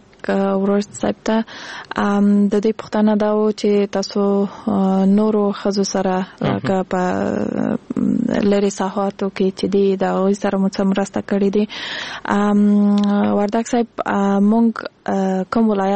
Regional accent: Kandahar, Afghanistan; زه خپل د کندهار د ولایت یم

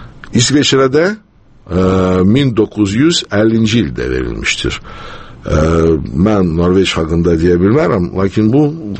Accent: Moscow, Russia; Azerbaijani is a second language; Əlbəttə, mən Moskvada anadan olmuşam, tərbiyə almışam Moskvada və mənim üçün biraz bu çətindir. Lakin, inşallah mən doğma dilimdə azmaz öz fikrimi çatdıra bilərəm.

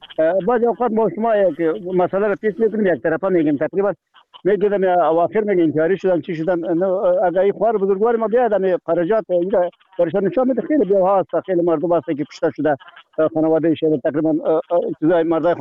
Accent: Afghanistan; ما شما افغان هستیم از امی وطن هستیم

